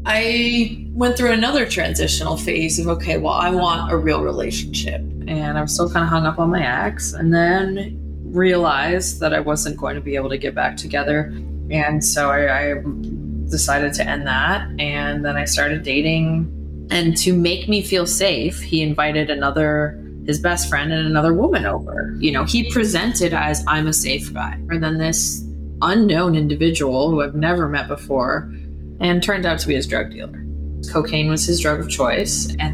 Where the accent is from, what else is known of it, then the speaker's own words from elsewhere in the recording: Guelph, Ontario, Canada; born there; I was born in Southern Ontario, medium-sized city called Guelph.